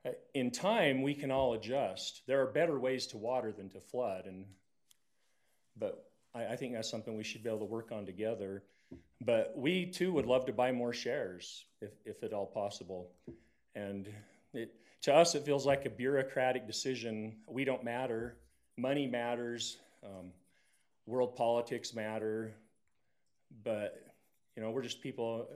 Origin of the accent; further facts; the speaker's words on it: South Jordan, Utah, United States; 2621 West, Horseshoe Circle. Even though I live on Horseshoe Circle, I grew up in South Jordan, just up across from the high school, and I grew up using the water out of this canal.